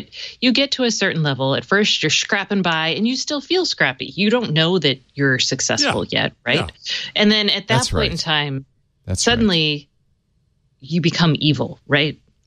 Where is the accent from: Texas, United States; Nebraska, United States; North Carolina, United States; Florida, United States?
Texas, United States; Houston; So I grew up in Houston where we had huge patronage